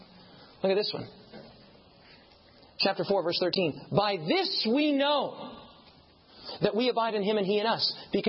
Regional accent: United States; So I was like, no, I'm from the States.

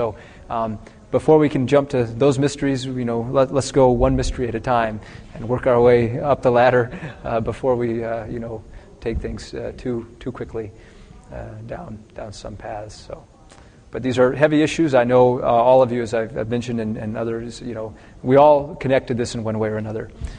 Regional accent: Michigan, United States; since I come from Michigan, I had to shovel a foot of snow off my driveway to get to the airport.

